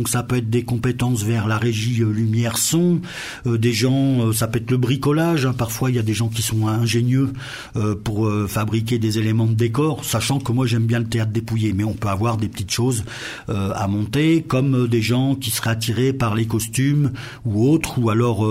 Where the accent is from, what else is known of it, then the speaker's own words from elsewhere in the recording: Pays de la Loire, France; Je suis originaire de la Sarthe, moi. Il n'y a pas très très longtemps, 6-7 ans que je suis à Saint-Nazaire en Royan.